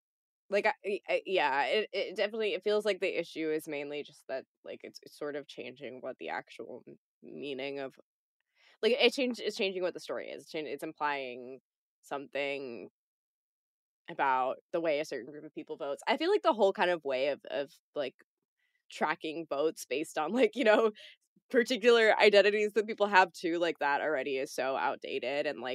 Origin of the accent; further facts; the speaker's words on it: Chicago, Illinois, United States; because I'm from Chicago originally, and there was like a rally that he canceled in Chicago